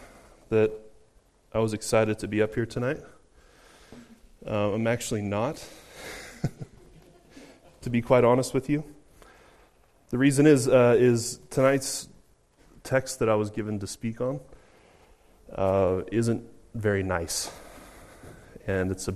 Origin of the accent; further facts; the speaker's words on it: United States; I am American, as you can hear.